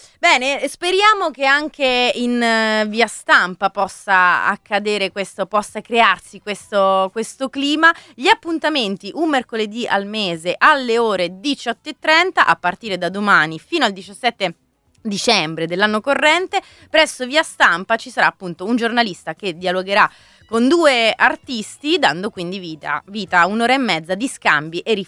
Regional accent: Rome, Lazio, Italy; Io da romana devo dire che ogni volta

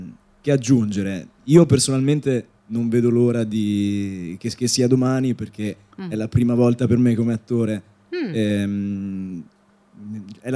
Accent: Trentino-Alto Adige, Italy; Io sono trentino e mezzo sardo.

